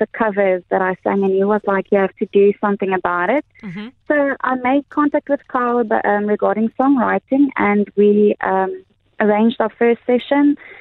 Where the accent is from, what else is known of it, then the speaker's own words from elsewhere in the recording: Sabie, Mpumalanga, South Africa; also born or lived in Cape Town; Well, I was born in Sabi and I did my matric in Nelspruit.